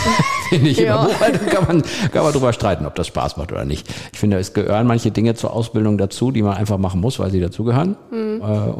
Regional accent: Niederense, North Rhine-Westphalia, Germany; Erstens, ich bin in Niederense groß geworden, also als Kind.

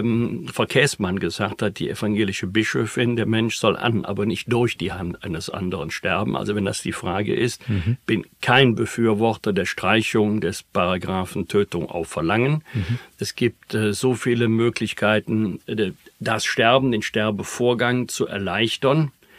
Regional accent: Bergisch Gladbach, North Rhine-Westphalia, Germany; in meiner Heimatstadt Bergisch Gladbach

